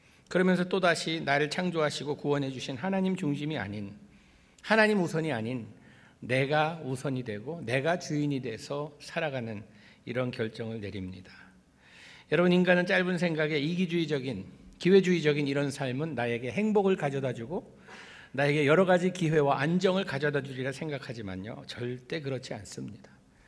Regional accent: South Korea; now in United States; 우리가 한국을 떠나 이민자로서 미국에 와서 산다는 이것은

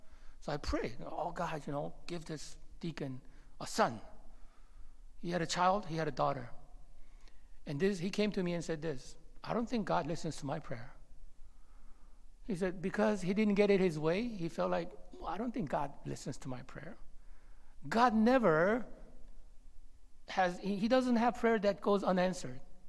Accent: Monterey, California, United States; I grew up in Monterey, and in Monterey there's a naval postgraduate school.

